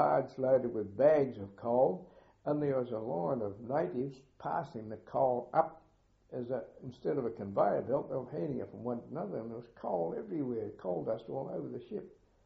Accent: United Kingdom; you say, oh, wogs, because we're British and all that sort of thing.

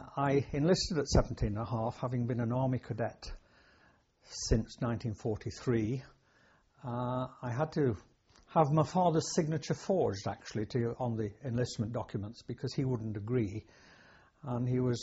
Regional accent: Buxton, East Midlands, United Kingdom; also born or lived in Mansfield; In fact, before I was five, we moved back to my mother's hometown in Derbyshire, a place called Buxton.

